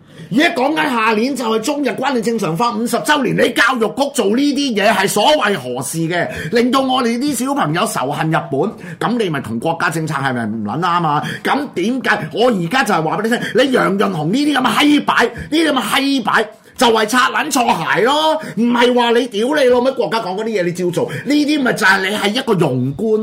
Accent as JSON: {"language": "Cantonese", "country": "China", "said": "但係認識南京大屠殺係作為我哋中國人嘅應該嘅必然嘅責任嚟嘅"}